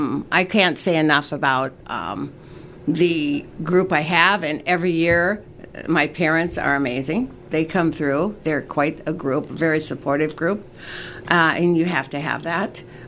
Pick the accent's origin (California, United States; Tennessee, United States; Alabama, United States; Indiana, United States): Indiana, United States; Indianapolis; I'm from Indianapolis.